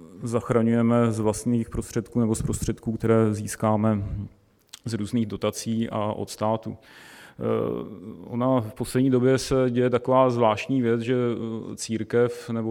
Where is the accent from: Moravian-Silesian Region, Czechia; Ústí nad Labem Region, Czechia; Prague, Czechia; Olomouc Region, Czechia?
Ústí nad Labem Region, Czechia; Most; born there; now in Česká Lípa, Czechia; moje maminka je Češka. Žiji v České Lípě, narodil jsem se v Mostě, ve Starém Mostě, to bylo to královské okresní město, na které jsme koukali ještě v původním stavu, takže tam jsem se narodil v roce 1970.